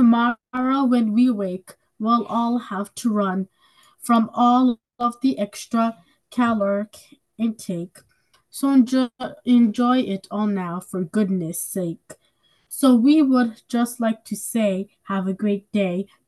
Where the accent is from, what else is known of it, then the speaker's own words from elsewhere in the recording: Hudson, New York, United States; I'm 11 years old, and I'm from Hudson.